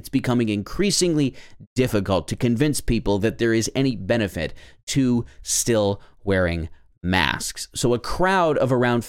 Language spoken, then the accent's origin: English; Georgia, United States; I have heard zero stories of anything like this happening in my home state of Georgia